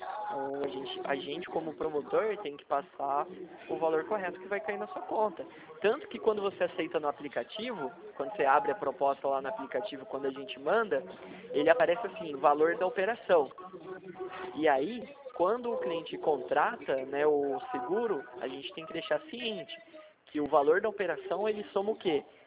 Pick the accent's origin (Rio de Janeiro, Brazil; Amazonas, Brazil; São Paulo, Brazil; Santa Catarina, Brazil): São Paulo, Brazil; Eu não, sou do Vale do Paraíba.